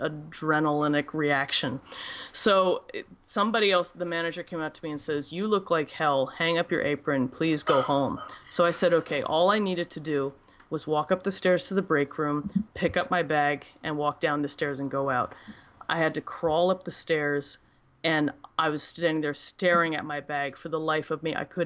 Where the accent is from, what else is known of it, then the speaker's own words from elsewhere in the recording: Baltimore, Maryland, United States; now in Philadelphia, United States; I'm originally from Baltimore. And I came to Philadelphia in 2009 because I was following a former husband to a job.